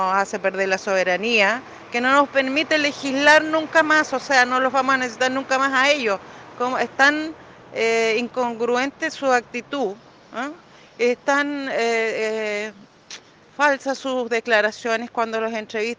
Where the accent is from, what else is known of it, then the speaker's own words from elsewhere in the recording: Chile; Somos los chilenos que queremos seguir siendo sobe